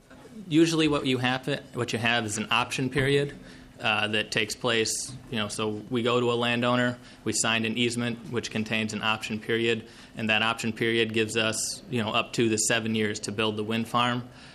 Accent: Minnesota, United States; now in Le Sueur, United States; I grew up in Mr. Magnus' district down there in southwestern Minnesota. I currently live in Le Sueur with my wife and kids. I am a community wind developer from Le Sueur.

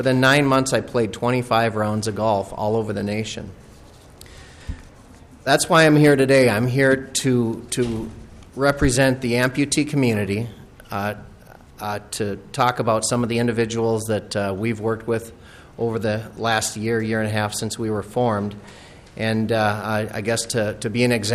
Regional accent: Shakopee, Minnesota, United States; I'm from Shakopee, Minnesota, where I reside with my wife and three kids.

